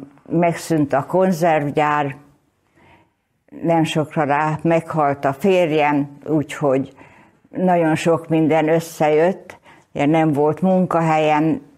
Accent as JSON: {"language": "Hungarian", "town": "Várpalota", "region": "Veszprém County", "country": "Hungary", "tie": "born there", "said": "Várpalotán születtem, munkás családból származom"}